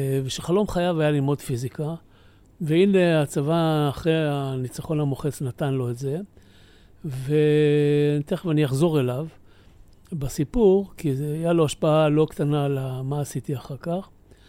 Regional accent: Tel Nof, Central District, Israel; אבא שלי בשנים שאנחנו גדלנו בתל נוף

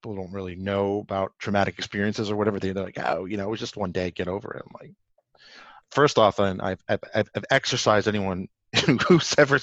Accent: New York City, New York, United States; I grew up in New York City and you know, not a bad area, not the best area

